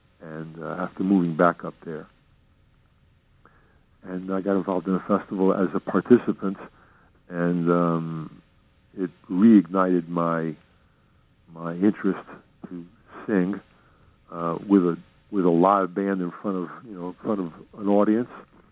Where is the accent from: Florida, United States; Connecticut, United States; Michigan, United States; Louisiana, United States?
Connecticut, United States; And I grew up in Connecticut.